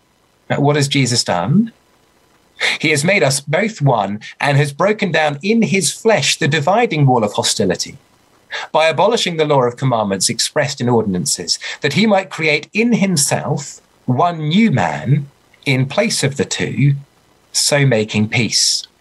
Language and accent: English; United Kingdom; There's very little I can do about being a white British male.